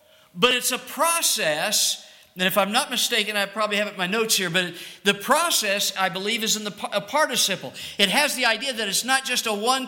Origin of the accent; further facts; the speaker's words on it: Phoenix, Arizona, United States; I grew up in Phoenix